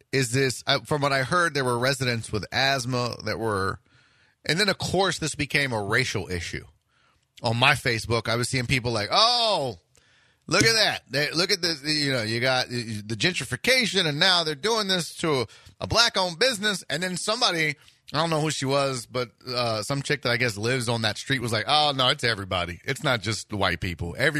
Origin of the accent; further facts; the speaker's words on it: Houston, Texas, United States; But I said, yeah, born and raised. I still live there.